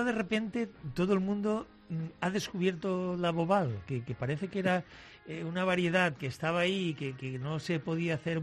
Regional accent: Valencian Community, Spain; a nosotros, como consumidores y como valencianos

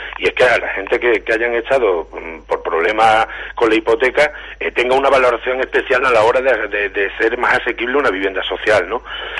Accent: Cáceres, Extremadura, Spain; Somos gente de Cáceres, que tenemos un problema muy gordo

